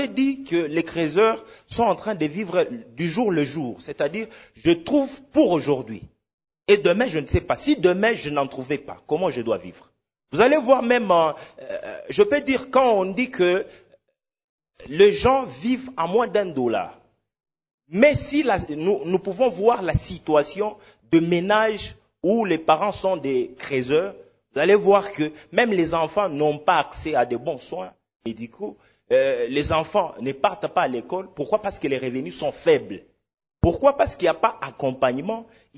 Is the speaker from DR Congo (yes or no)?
yes; DR Congo